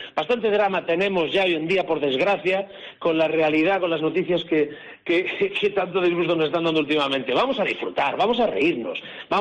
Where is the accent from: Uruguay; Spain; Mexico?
Spain; Galicia; a mí no hay cosa que me duela más como gallego, como norteño, mucha honra